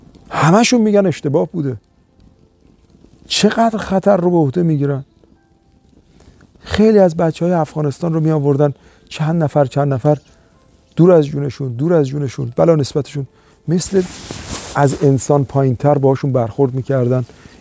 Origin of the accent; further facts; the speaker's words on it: Iran; born there; من تو ایران به دنیا اومدم، ایرانی ام.